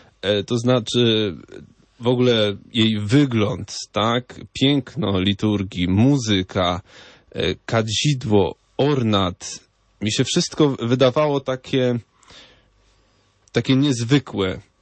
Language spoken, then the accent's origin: Polish; Wejherowo, Pomeranian Voivodeship, Poland; now in Kraków, Poland; Ja studiuję w Krakowie, ale pochodzę w ogóle z Pomorza, z Wejherowa, to jest niedaleko Gdańska.